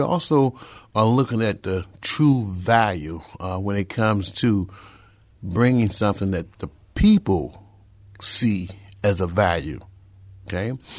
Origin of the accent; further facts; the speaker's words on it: Rochester, New York, United States; also born or lived in Memphis, Tennessee; I was born in Memphis, Tennessee, in the 50s and the 60s with segregation. My parents did, like a lot of African Americans did, they migrated to the north, moving us to Rochester, New York.